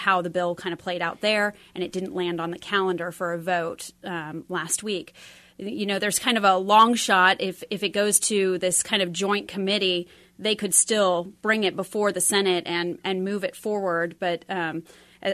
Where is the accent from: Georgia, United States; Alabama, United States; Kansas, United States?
Kansas, United States; Yeah, I grew up in Kansas, so I say we, but we're really the only state in the country where these records are presumed closed.